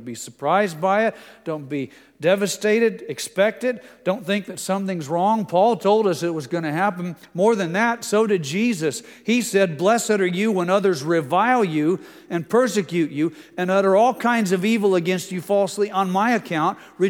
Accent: Indiana, United States; And then I said, I'm from southern Indiana.

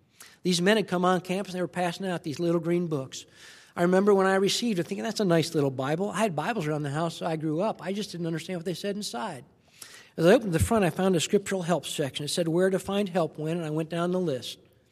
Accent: Cleveland, Ohio, United States; born there; You see, I was born in Cleveland, Ohio. I was number 2 of 5 children. It was a good home.

